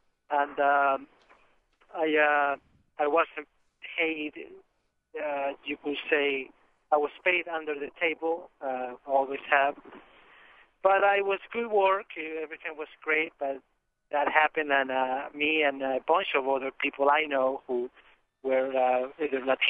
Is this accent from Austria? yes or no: no; Mexico; now in United States; I'm from Mexico, and I've been here about 15 years. But I used to work in Louisiana for 5 years fishing